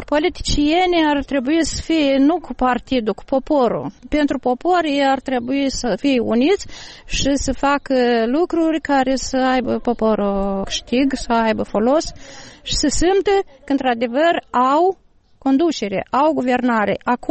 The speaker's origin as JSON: {"language": "Romanian", "country": "Moldova", "said": "Suntem moldoveni."}